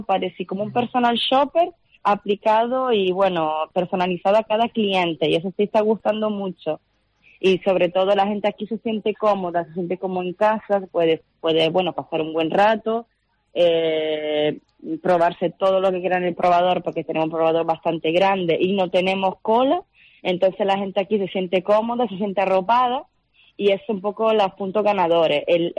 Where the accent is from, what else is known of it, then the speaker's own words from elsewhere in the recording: Italy; Spanish is a second language; Yo soy italiana, y ese dicho se dice en italiano aún mejor